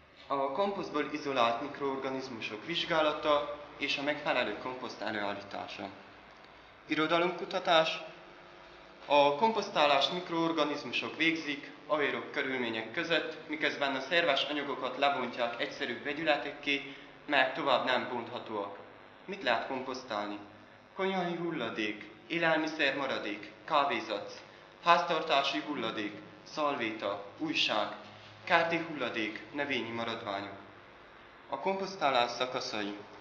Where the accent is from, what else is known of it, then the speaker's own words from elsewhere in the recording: Miercurea Ciuc, Harghita, Romania; Csíkszeredából jöttünk, a Hargita hegység lábánál és az Olt folyó partján elhelyezkedő megyarangú város. Közel 50 ezer lakóssal rendelkezünk, dinamikusan fejlődő megyeközpont.